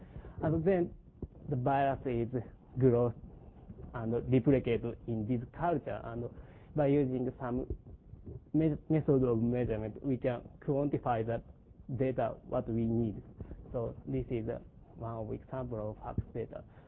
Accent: Japan; English is a second language; I'm from Japan.

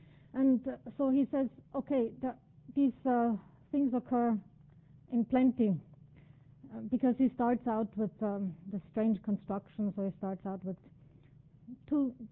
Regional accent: Graz, Styria, Austria; I spent my sabbatical in my hometown in Graz

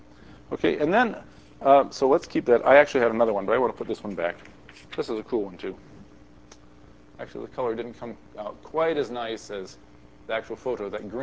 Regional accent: California, United States; Maybe you can tell I'm from California.

